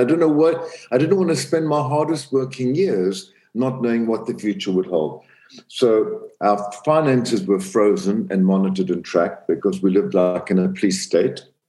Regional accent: Zambia; So I grew up in Central Africa, Zambia, in a very small town.

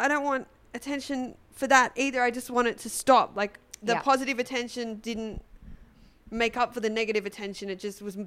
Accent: Sydney, New South Wales, Australia; Yeah, I'm from Sydney.

